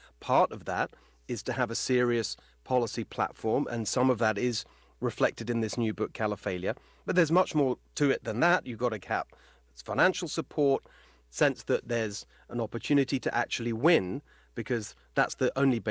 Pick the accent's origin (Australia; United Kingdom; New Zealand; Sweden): United Kingdom; now in United States; People will hear from my accent. I'm originally from the UK. My parents are actually Hungarian, but we moved here in 2012.